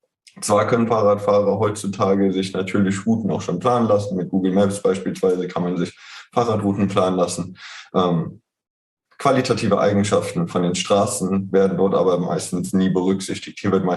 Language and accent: German; Mainz, Rhineland-Palatinate, Germany; ich komme aus Mainz und die Kernfrage war